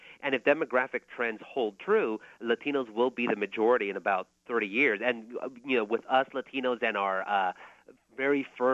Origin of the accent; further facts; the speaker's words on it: Anaheim, California, United States; I grew up in Anaheim, California, which is, you know, home of Disneyland and the Anaheim Angels